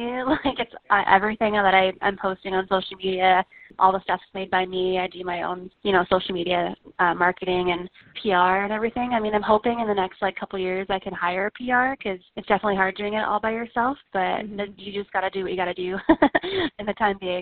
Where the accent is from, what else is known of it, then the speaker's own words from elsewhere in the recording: Fairview, Alberta, Canada; I am, yeah. I'm actually from Fairview, Alberta.